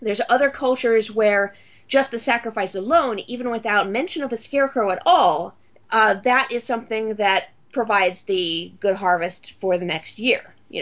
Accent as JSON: {"language": "English", "region": "California", "country": "United States", "said": "Wait, what? I'm from California, dude."}